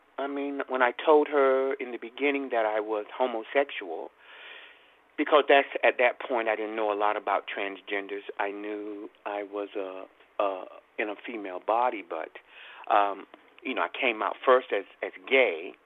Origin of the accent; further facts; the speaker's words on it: Jacksonville, North Carolina, United States; I was raised in Jacksonville, North Carolina as a Southern Christian boy with two Christian parents